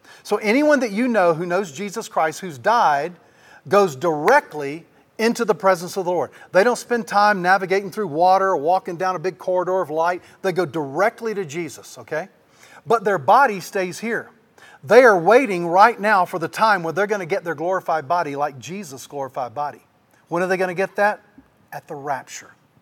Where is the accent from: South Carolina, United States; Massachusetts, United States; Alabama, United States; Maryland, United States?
South Carolina, United States; now in Arkansas, United States; And so recently I was in South Carolina, which is my hometown. I live in Arkansas, but I'm from South Carolina.